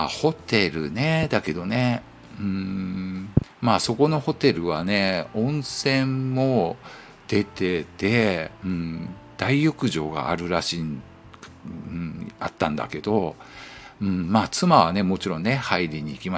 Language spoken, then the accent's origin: Japanese; Miyazaki, Japan; 僕ね、宮崎なんで、出身がね